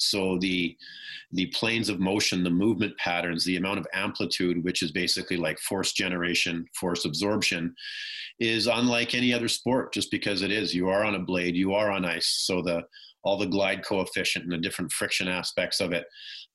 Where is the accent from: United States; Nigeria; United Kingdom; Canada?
Canada; British Columbia; Growing up, not too far from Vancouver, I probably grew up about 30 minutes at that point outside of Vancouver.